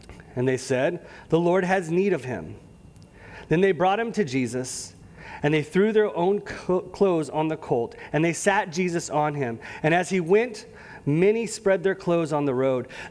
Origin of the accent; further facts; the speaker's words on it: the South, United States; See, I'm a Southerner.